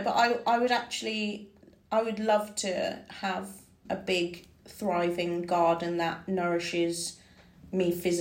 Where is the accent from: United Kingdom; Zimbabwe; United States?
United Kingdom; Wolverhampton, West Midlands; I'm from Wolverhampton, like, what is this?